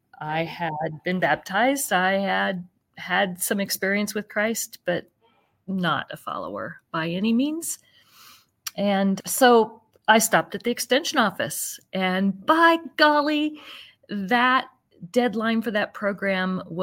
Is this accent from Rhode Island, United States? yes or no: no; Phillipsburg, Kansas, United States; I grew up in Phillipsburg, Kansas. I spent my high school years telling everybody I would never marry a farmer.